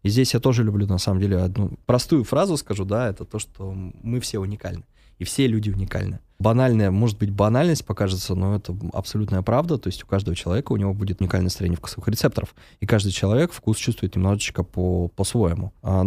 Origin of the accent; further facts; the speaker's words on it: Russia; я вот парень из России, люблю готовить кофе, умею.